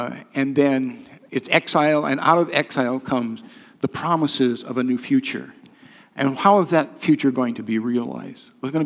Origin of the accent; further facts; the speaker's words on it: United States; I realized at that moment how deeply enculturated I am as an American.